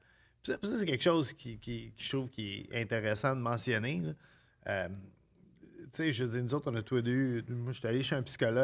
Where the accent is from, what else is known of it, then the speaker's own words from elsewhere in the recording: Amqui, Quebec, Canada; L'histoire se passe dans ma ville natale, Amqui. Une petite ville où la tranquillité règne et que la confiance entre citoyens est naturelle.